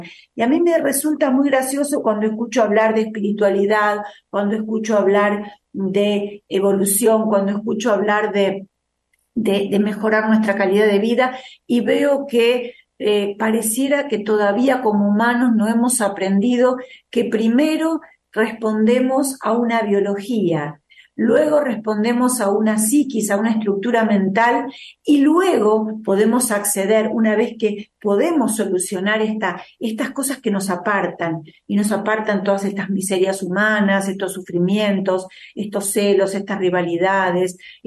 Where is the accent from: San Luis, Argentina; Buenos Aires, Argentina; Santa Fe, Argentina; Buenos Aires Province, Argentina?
Santa Fe, Argentina; Rosario; Allá por el año 2012, cuando comencé a hacer en la ciudad de Rosario, de donde yo soy, el programa Hay un Día